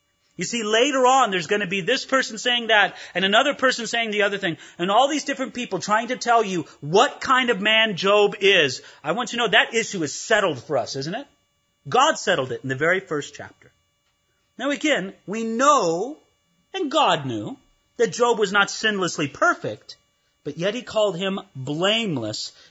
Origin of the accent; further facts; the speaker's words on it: California, United States; Now, when I grew up in California, I knew what a hedge was.